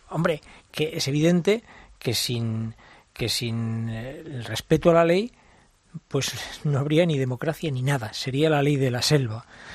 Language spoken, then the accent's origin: Spanish; Spain; qué está pasando en mi país, qué está pasando en España